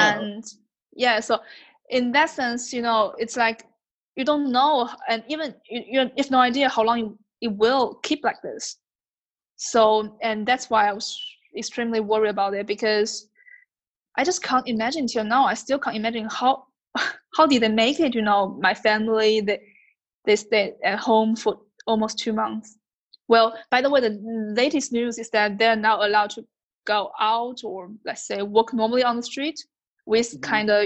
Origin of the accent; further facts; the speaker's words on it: Wuhan, Hubei, China; English is a second language; now in Germany; from China, from Wuhan, and I'm currently studying electrical engineering in Germany. Well, I've lived in Germany since 5 years